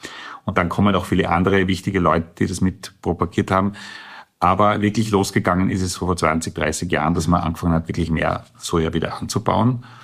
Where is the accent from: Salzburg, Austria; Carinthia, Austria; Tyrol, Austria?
Salzburg, Austria; Ich komme aus Salzburg und habe dann Chinesisch studiert in Wien und habe ein Stipendium nach Taiwan bekommen.